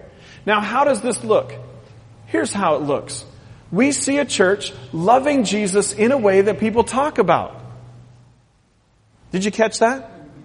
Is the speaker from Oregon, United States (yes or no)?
yes; Portland, Oregon, United States; So, we grew up in Portland, Oregon, right? The church out there. We grew up there, worked there, served there, every area ministry in the church.